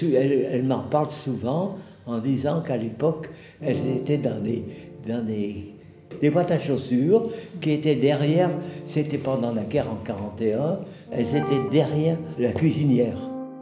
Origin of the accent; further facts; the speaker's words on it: Annecy, Auvergne-Rhône-Alpes, France; born there; accent: Savoyard; je vais avoir 91 ans cette année. Je parle comme à la Savoie. Hein. Ah ben, je suis né à Annecy.